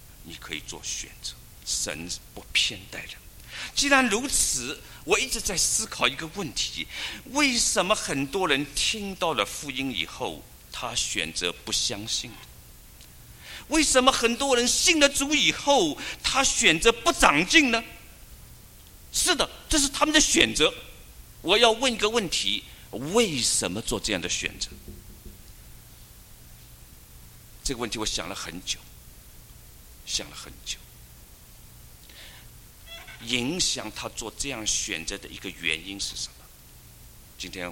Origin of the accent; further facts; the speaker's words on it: China; 在我们中国的文化中，我们都是中国人